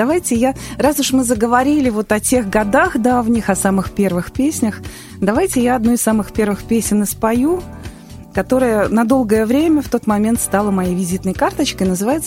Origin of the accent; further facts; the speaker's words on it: Ivanovo, Ivanovo Oblast, Russia; И когда я вернулась уже вот после окончания контракта к себе в родной город, я пришла к друзьям в школу.